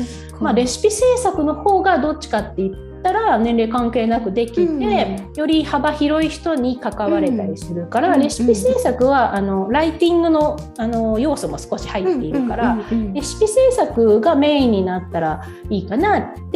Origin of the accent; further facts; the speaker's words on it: Nagano, Japan; 父はもともと長野の人じゃないので県外の人なんですけどね、だから一応長野県出身って感じです